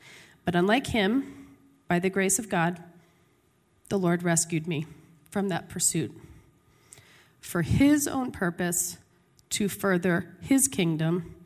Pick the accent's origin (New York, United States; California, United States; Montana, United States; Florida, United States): New York, United States; Woodstock; born there; I was born in Woodstock, New York. Yes, that Woodstock. In the 70s, to a single unwed mother